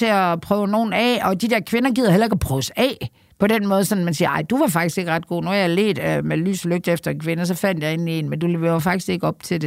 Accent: Aarhus, Central Denmark Region, Denmark; nu er jeg jo bare fra Aarhus. Det er dog Jylland, men det er da ikke Vestjylland.

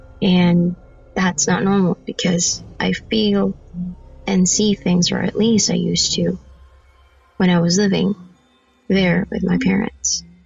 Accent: Philippines; I'm from the Philippines

